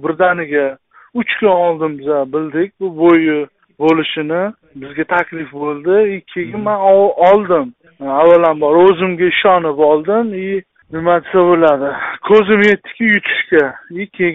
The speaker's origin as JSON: {"language": "Uzbek", "region": "Tashkent Region", "country": "Uzbekistan", "said": "O'zim Toshkent viloyati O'rta Chirchiq tumanidanman."}